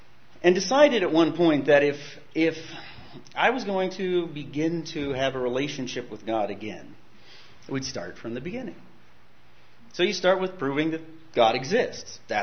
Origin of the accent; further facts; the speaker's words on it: Des Moines, Iowa, United States; So, born and raised in Iowa